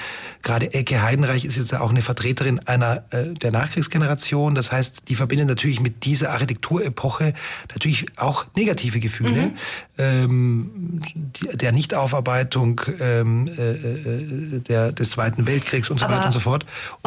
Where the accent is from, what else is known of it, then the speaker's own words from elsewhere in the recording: Austria; now in Cologne, Germany; also ich bin ja selber als Österreicher 1999 nach Köln gekommen